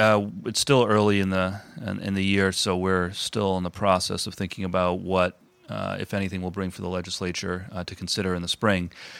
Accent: Bristol, Rhode Island, United States; I'm a product of a regionalized school system. I grew up in Bristol.

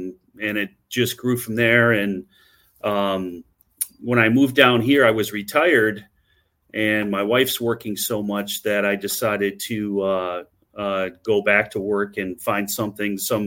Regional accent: Michigan, United States; now in Southwest Florida, United States; I've lived in Southwest Florida for 6 years now, and I'm originally from Michigan.

